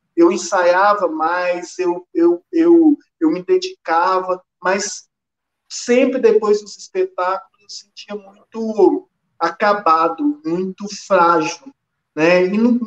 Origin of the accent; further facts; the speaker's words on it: Santa Luzia, Minas Gerais, Brazil; also born or lived in Belo Horizonte; Eu sou de Belo Horizonte, mas fui criado em Santa Luzia, mais especificamente no Conjunto Cristina, um dos maiores conjuntos habitacionais aí da América Latina, pelo menos na década de 80, 90.